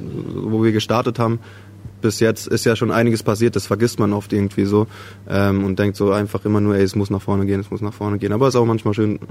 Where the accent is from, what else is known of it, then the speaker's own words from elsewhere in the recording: Kirkel, Saarland, Germany; Ich komme aus Saarbrücken, oder ich sage immer aus Saarbrücken, aber eigentlich sage ich das nur, weil so wenige Leute das kleine Dörfchen Kirkel kennen. Und genau, also ich komme aus dem Saarland.